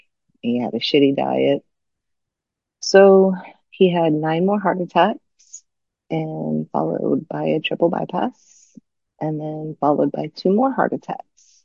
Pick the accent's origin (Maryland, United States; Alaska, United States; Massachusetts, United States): Massachusetts, United States; New Bedford; born there; I was born in Massachusetts in a coastal city called New Bedford. It was a very diverse neighborhood made up of many cultures.